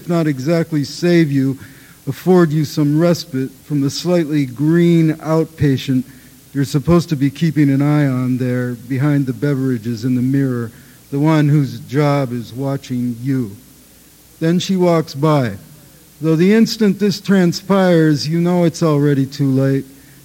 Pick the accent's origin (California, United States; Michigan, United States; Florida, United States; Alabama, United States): California, United States; I grew up partly in California, which explains the scene